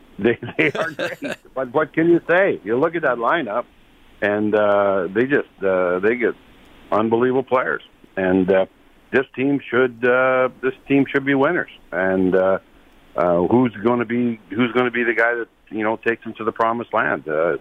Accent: Saskatchewan, Canada; especially when you're a Canadian kid. Anyways, I grew up in Saskatchewan

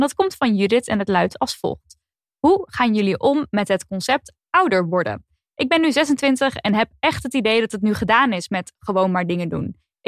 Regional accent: Friesland, Netherlands; now in Brussels, Belgium; Ik kom uit Friesland, maar woon er al een tijdje niet meer. Heb op veel andere plekken in Europa gewoond en heb dat altijd tof gevonden. Ik weet nu alleen wel dat ik dat waarschijnlijk niet mijn hele leven wil blijven doen. Momenteel woon ik al bijna 3 jaar in Brussel

